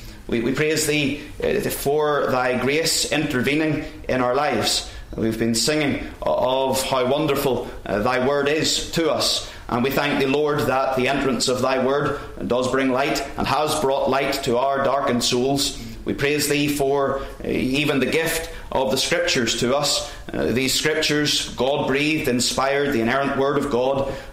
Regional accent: Northern Ireland, United Kingdom; now in Australia; Silversides, the minister of Lochbricklan Reformed Presbyterian Church there in Northern Ireland, back from my home country.

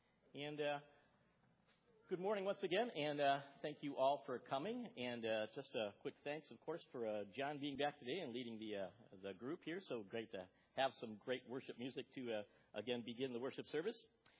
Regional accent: Milwaukee, Wisconsin, United States; She was from Minneapolis. Of course, I was from Milwaukee.

